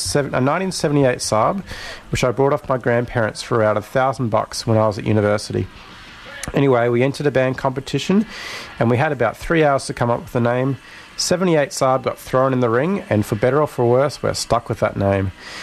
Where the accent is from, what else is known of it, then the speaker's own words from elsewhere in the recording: Canberra, Australian Capital Territory, Australia; I'm from Canberra myself.